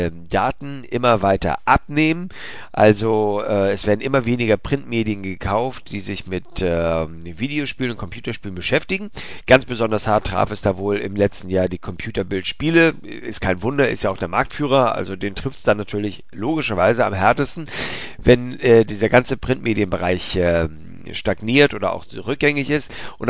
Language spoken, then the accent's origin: German; Hamburg, Germany; meine Heimatstadt Hamburg